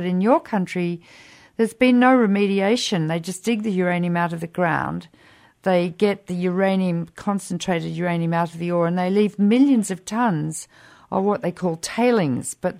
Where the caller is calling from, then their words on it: Australia; I'm taping this from Australia